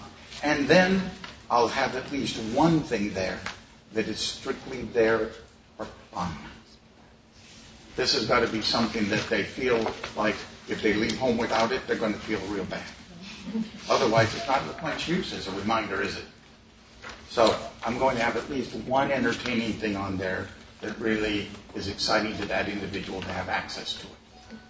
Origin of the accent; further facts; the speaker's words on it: Pacific Northwest, United States; I come from the Northwest originally